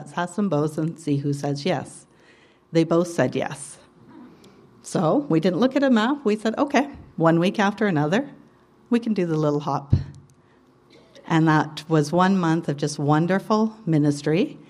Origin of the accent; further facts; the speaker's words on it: North Vancouver, British Columbia, Canada; now in Balfour, Canada; I am a Kootenai girl. We moved up from North Vancouver. I'm born and raised in North Van. So born and raised in North Vancouver.